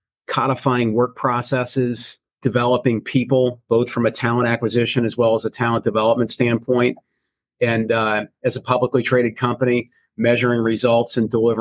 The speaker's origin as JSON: {"language": "English", "town": "Columbus", "region": "Ohio", "country": "United States", "tie": "born or raised there", "said": "So like many, I had the experience of growing up in Columbus. I always tipped towards the Cleveland teams as a young boy growing up."}